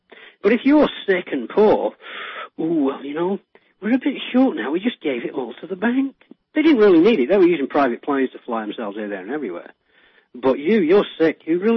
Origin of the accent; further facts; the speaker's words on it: England, United Kingdom; Because when I grew up in England, I had miles of countryside that my kids don't have.